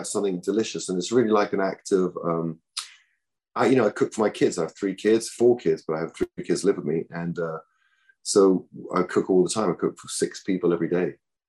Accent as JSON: {"language": "English", "region": "England", "country": "United Kingdom", "lives_now": "United States", "said": "I think the being English, you know, always it's good fun, especially being here in America"}